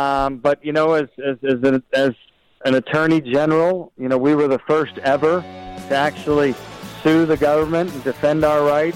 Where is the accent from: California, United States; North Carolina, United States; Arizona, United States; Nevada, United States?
Nevada, United States; how poorly the Democrats are leading my home state of Nevada.